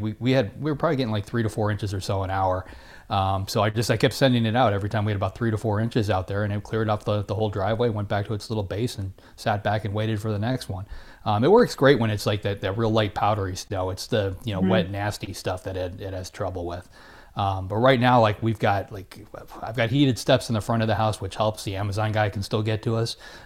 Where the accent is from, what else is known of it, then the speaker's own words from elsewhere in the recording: Florida, United States; And I don't know if I'm supposed to do anything about it because I'm from Florida. You know, I'm not used to dealing with this stuff.